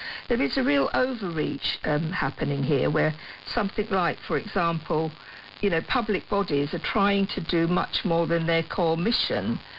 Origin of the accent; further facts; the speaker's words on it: India; now in United Kingdom; I'm Indian, and my parents came over to Britain in the early 60s at a time when there were these notices up, as Anne said.